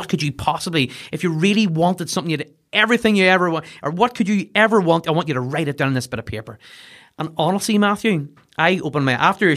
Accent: Dundonald, Northern Ireland, United Kingdom; Home was Dundonald. I grew up in Dundonald. Very good. Now, family wise, my family are originally from Monaghan.

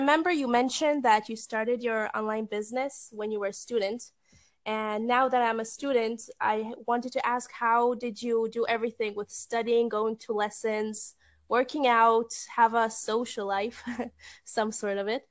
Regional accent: Haifa, Haifa District, Israel; now in Milan, Italy; I'm studying in Milan. So now I'm in Italy, but in general, yes, I'm from Haifa.

